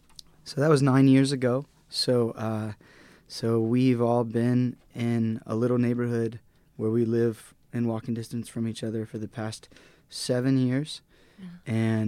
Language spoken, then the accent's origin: English; Acworth, Georgia, United States; moved away as an adult; my wife and I grew up together in Acworth, Georgia, and we got married young, and we moved down to Florida for school, down to West Palm.